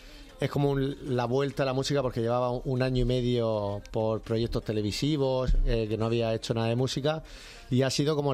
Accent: Murcia, Region of Murcia, Spain; Digo, exagerado no, es que soy de Murcia, no.

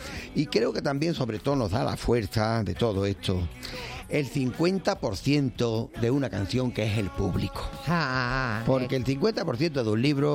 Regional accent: Los Palacios, Andalusia, Spain; en mi tierra, en los palacios, ahí es muy famoso el tomate.

